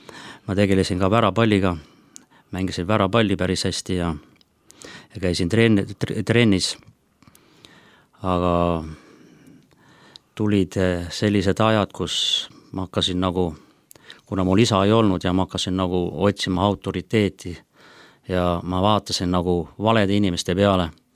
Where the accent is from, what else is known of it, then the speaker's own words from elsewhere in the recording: Tapa, Lääne-Viru County, Estonia; Kuna ma olen Tapal pärit, siis on ka väga palju oli ka sellist rahvusvahelist nagu eestlaste venelaste vahel.